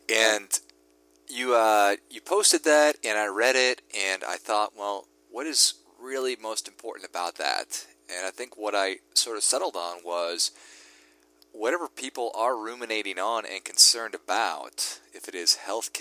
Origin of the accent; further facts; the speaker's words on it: Minnesota, United States; It is my home state as well.